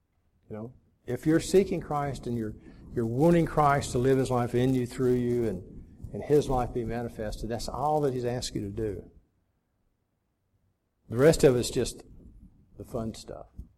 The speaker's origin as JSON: {"language": "English", "region": "Florida", "country": "United States", "tie": "born or raised there", "said": "You know, I grew up in Florida, and so we would go to the beaches"}